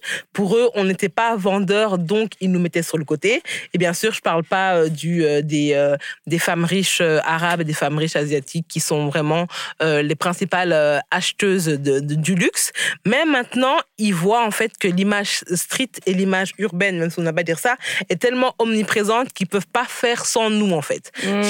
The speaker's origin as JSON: {"language": "French", "country": "Belgium", "said": "Et moi, en tant que Belge, je pensais que la France était plus évoluée que nous"}